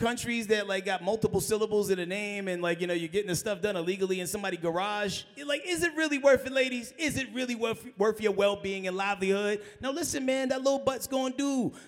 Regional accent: Bronx, New York, United States; Nah, I'm from the Bronx. That was the school.

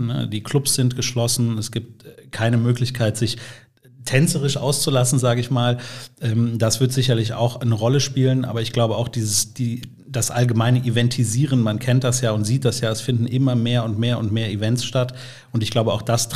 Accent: Cologne, North Rhine-Westphalia, Germany; Ich bin auch Urkölner, allerdings geboren in Porz, irgendwann dann auf die richtige Rheinseite rüber gewechselt.

